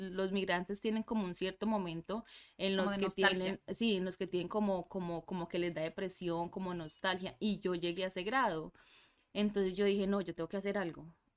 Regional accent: Medellín, Antioquia, Colombia; Soy de Medellín, Colombia. ¿Qué más te digo? Sí, soy de Medellín.

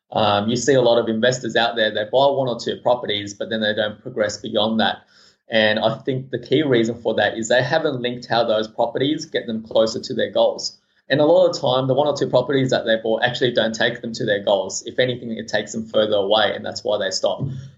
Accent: Sydney, New South Wales, Australia; So most of the time, I mean, funnily enough, when I came to Australia, I grew up in Eastwood. And those of your listeners from Sydney would know that Eastwood at the moment is a very Asian, Korean, Chinese community.

